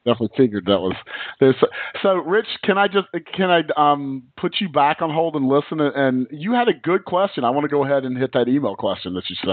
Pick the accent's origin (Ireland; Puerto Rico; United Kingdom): Puerto Rico; We're from Puerto Rico.